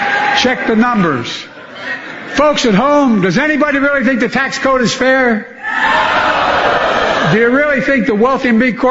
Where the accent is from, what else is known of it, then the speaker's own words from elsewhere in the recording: Delaware, United States; I come from Delaware.